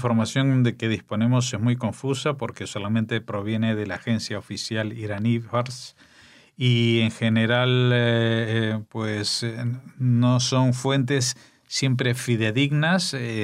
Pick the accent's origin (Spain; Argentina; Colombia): Argentina; born there; yo, por ejemplo, que soy argentino de nacimiento